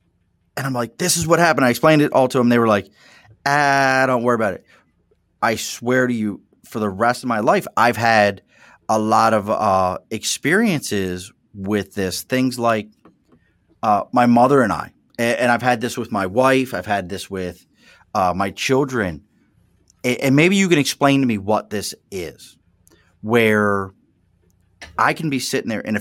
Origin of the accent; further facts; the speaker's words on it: Baltimore, Maryland, United States; So the house we lived in Baltimore – that's where I grew up. I grew up in Baltimore.